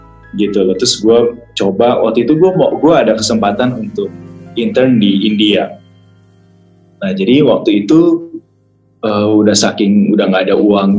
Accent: Jakarta, Indonesia; gue lahir di Jakarta, besar di Jakarta, jadi semua sekolah di Jakarta.

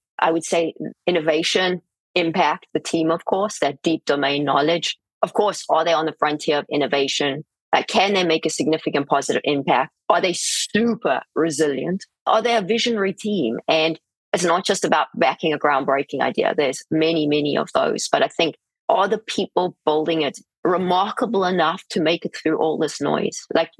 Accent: South Africa; It was tough growing up in South Africa.

